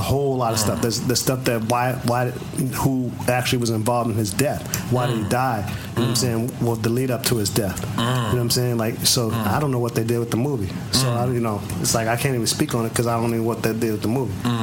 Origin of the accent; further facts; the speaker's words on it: East Coast, United States; I'm from the East Coast